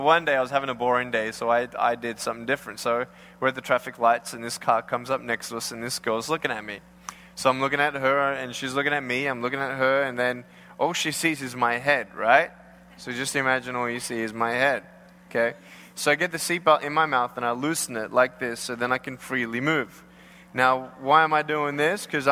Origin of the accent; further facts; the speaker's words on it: Australia; now in California, United States; And I'm from Australia. I have moved to California 4 years ago